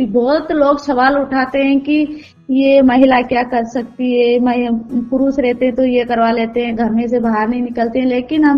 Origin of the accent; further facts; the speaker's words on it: Kariyadeh, Madhya Pradesh, India; ग्राम करियादेह की रहने वाली हूँ।